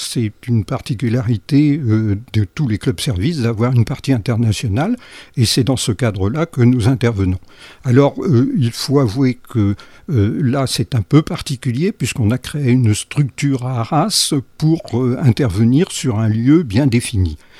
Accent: France; comme nous sommes français

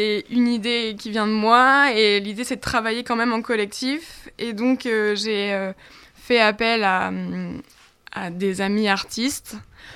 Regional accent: Arras, Hauts-de-France, France; born there; Non, j'étais la seule d'Arras. Et du coup, parce que comme je suis née à Arras et j'ai fait mes études à Arras, ça me fait toujours plaisir de revenir ici.

